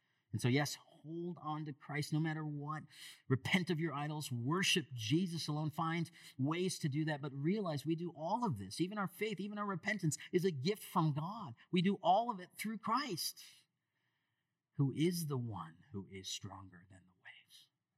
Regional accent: East Lansing, Michigan, United States; growing up in East Lansing, Michigan, I would spend summers on the lake

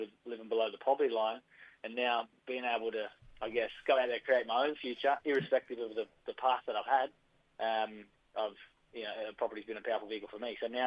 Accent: Sydney, New South Wales, Australia; So my people are the Wailan people. We come from Canamble, just central New South Wales. So I was adopted as a baby, and I was raised up in Western Sydney.

